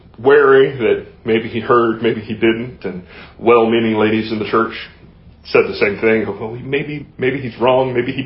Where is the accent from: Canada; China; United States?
United States; North Carolina; also born or lived in Salt Lake City, Utah; From a very early age, I was raised in the mountains of North Carolina, but I was born in Salt Lake City, Utah.